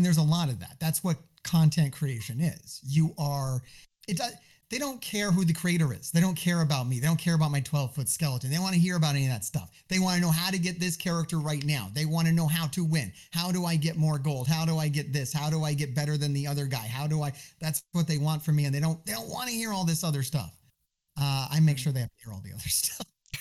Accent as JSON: {"language": "English", "region": "Alaska", "country": "United States", "tie": "born or raised there", "said": "I was born in Alaska, and Alaska is known to Alaskans as the New South."}